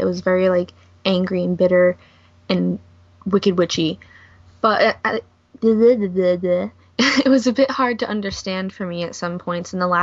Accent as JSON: {"language": "English", "town": "Cranston", "region": "Rhode Island", "country": "United States", "accent": "Cranston", "said": "I don't know, my Cranston accent might throw people off"}